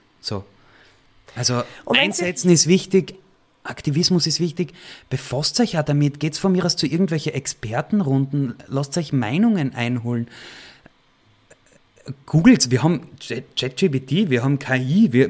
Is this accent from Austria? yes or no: yes; Styria, Austria; Na super, wir dürfen jetzt wieder 130 fahren in der Steiermark.